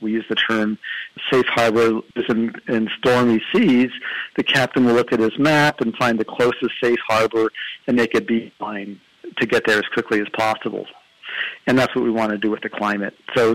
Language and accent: English; East Coast, United States; And well, I grew up on the East Coast, and when I learned to drive